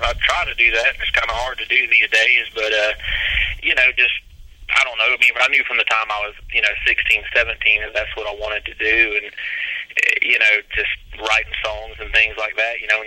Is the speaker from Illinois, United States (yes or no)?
no; Columbus, Georgia, United States; Well, originally from Columbus, Georgia, which is nowhere. There's nothing here.